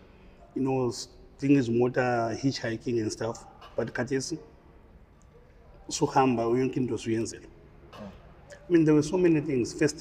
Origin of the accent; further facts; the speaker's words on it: Bulawayo, Zimbabwe; We are from Gobulawayo, the Manyama Group Satlavela.